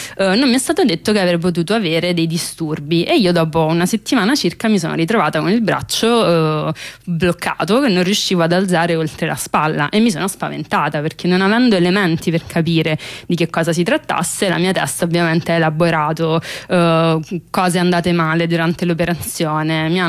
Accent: Naples, Campania, Italy; born there; now in Rome, Italy; Io sono nata a Napoli, adesso vivo a Roma, sono vissuta quasi tutta la mia vita nelle aree metropolitane più inquinate del paese

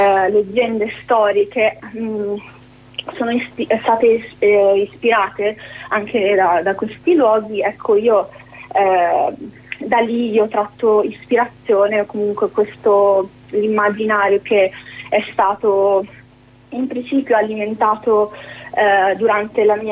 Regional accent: Transylvania, Romania; con le mie origini, con la mia terra d'origine, che appunto, come hai detto tu prima, è la Transilvania

